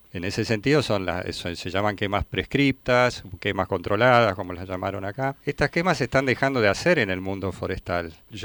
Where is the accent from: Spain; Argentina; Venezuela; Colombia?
Argentina; como vecinos y como ciudadanos argentinos